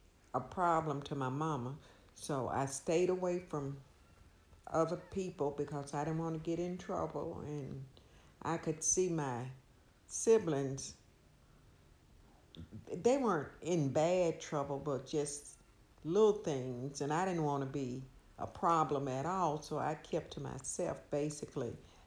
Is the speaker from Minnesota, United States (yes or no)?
no; Memphis, Tennessee, United States; I grew up in Memphis. Most of my life I lived in Chicago, Illinois during my teenage years. About five consecutive summers that I would spend there.